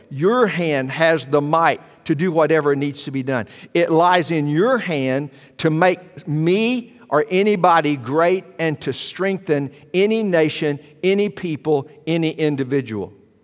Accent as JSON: {"language": "English", "region": "Arkansas", "country": "United States", "tie": "born there", "lives_now": "Texas, United States", "said": "So don't be mad at me because I was born in Arkansas. I didn't have anything to do with that."}